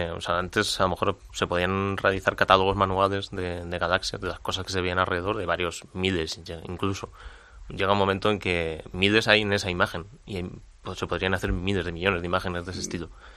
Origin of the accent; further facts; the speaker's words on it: Madrid, Community of Madrid, Spain; yo soy de Madrid